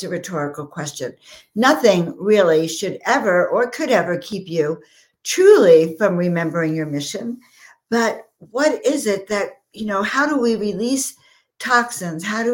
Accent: New York, United States; I was raised in Long Island on the South Shore, Windmere, the five towns, if you're anywhere near that.

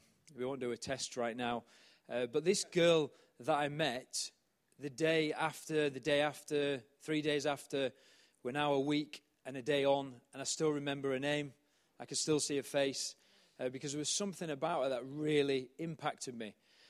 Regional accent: Yorkshire and the Humber, United Kingdom; I'm a Yorkshireman though, what do you expect?

